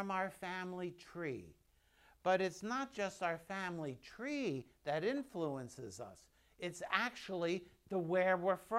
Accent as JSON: {"language": "English", "town": "Lake Wales", "region": "Florida", "country": "United States", "said": "I come from Lake Wales. I live in Lake Wales."}